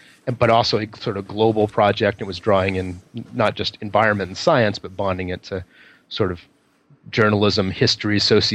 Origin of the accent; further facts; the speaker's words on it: Maine, United States; followed that up with a book on my home state, which is Maine, and the coast of my home state